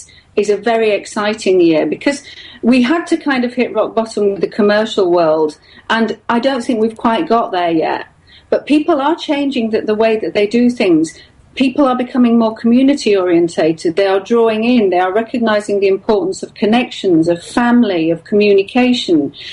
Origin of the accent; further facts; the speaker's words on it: Yorkshire and the Humber, United Kingdom; I am from Yorkshire. We're terribly down to earth in Yorkshire.